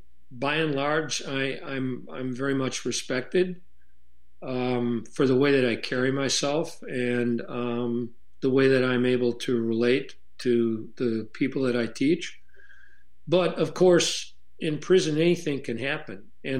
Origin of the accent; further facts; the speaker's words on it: Chicago, Illinois, United States; I grew up in Chicago. I was exposed to a lot of things in an urban environment